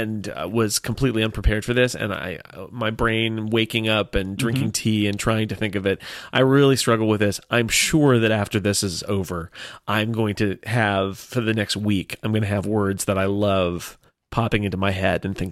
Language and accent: English; California, United States; it seems very Californian, and I am Californian